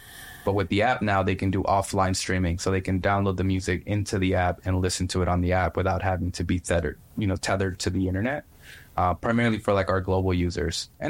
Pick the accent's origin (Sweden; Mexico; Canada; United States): Mexico; So I'm originally from Mexico.